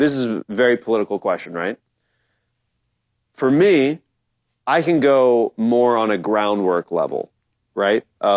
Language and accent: English; Kansas, United States; now in California, United States; Now, I'm from Kansas. Had I voted in Kansas, or maybe if I live somewhere else